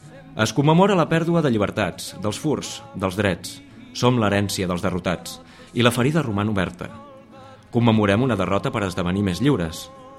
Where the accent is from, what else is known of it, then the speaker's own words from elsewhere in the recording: Reus, Catalonia, Spain; sóc de Reus, la capital del Baix Camp, l'Aiguardent i l'Avellana